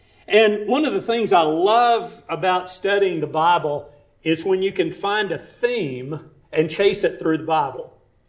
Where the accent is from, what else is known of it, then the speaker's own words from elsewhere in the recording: Alabama, United States; there'll be no doubt I'm from Alabama, not Illinois or Wisconsin.